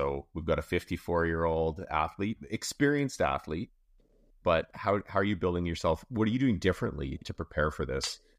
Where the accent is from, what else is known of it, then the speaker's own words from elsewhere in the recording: Calgary, Alberta, Canada; I grew up in Calgary. So my parents owned a store in Lake Louise when I was a little kid.